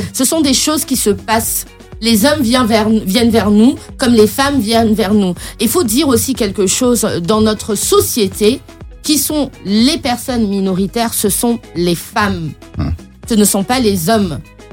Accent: Côte d’Ivoire; Des personnes qui sont dans des situations de précarité, et c'est la réalité chez nous en Côte d'Ivoire

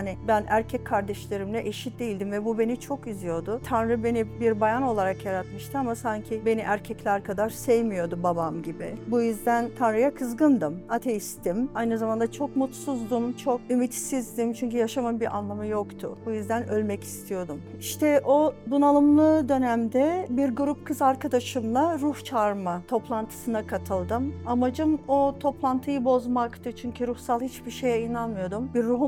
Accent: İzmir, Turkey; also born or lived in Antakya; Türkiye'de, Antakya'da doğdum ama İzmir'de büyüdüm ve İzmir'de hem Rabbi hem de eşimi orada buldum.

